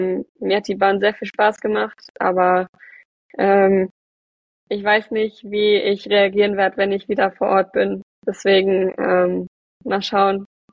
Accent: Schmallenberg, North Rhine-Westphalia, Germany; Ich komme ja aus dem Sauerland. Und werde auch von meiner Heimatstadt Schmallenberg gesponsert.

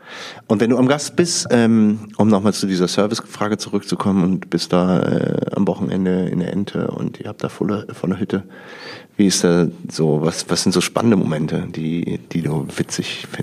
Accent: North Rhine-Westphalia, Germany; ich komme aus dem Rheinland ursprünglich, also rund um Düsseldorf, Niederrhein. Und da ist der Dialekt ein bisschen ähnlich wie im Holländischen

